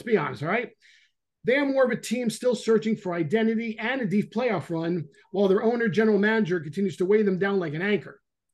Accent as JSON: {"language": "English", "town": "Twin Rivers", "region": "New Jersey", "country": "United States", "tie": "born or raised there", "said": "We grew up together in Twin Rivers, New Jersey, and he's still one of my favorite humans alive."}